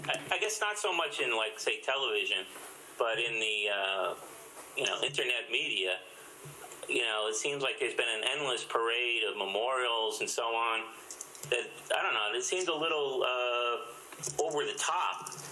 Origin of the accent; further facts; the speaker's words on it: Howell, New Jersey, United States; Actually, two towns that border where I grew up down in Howell, Jackson Township and Brick Township.